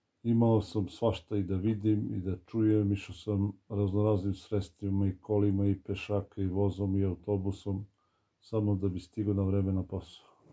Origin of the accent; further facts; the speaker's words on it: Kosovo; born there; Rođen sam na Kosovu 1973. godine. U mestu kojem sada živim, tu sam i odrastao, išao u školu i završio srednju školu, bio u vojsku.